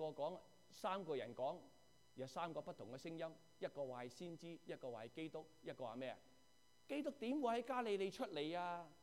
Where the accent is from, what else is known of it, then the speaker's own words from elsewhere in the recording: China; 我哋第二代我哋就翻身噶，我中国人，第一代辛苦